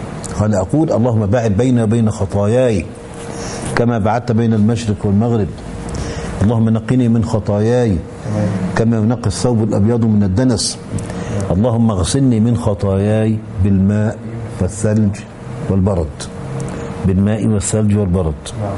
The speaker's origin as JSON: {"language": "Arabic", "country": "Egypt", "said": "كان عندنا في مصر زمان قبل بناء السد العالي"}